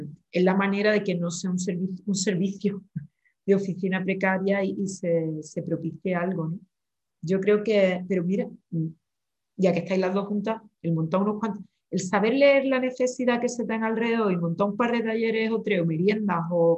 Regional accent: Seville, Andalusia, Spain; aunque yo soy de Sevilla

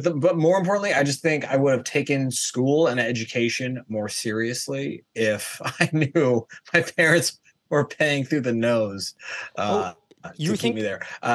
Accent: California, United States; I grew up in Marin County, which is like one of the better public school systems

